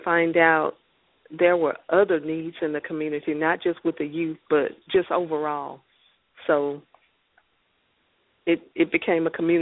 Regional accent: Louisiana, United States; now in Arlington, United States; Okay, I'm originally from Louisiana, from northern Louisiana. I went to college in at Grambling State University. I am currently in the Dallas, Texas area, actually Arlington, Texas

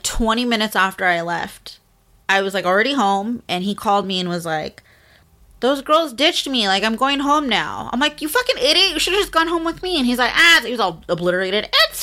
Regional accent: Utah, United States; He looked and acted like an upstanding Mormon gentleman. Yes, I'm from Utah originally.

